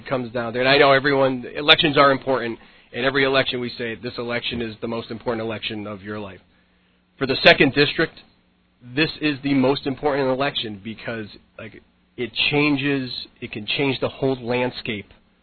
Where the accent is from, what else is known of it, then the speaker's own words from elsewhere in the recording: Windsor, Connecticut, United States; I'm a blue-collar guy. I grew up in Windsor. I went to Windsor High School. I'm a graduate of the University of Connecticut. I stayed here